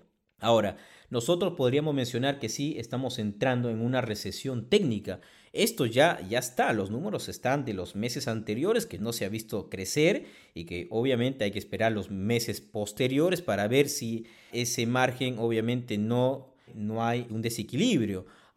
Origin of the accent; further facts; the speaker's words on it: Peru; nosotros como peruanos también estamos sobresaliendo en distintas actividades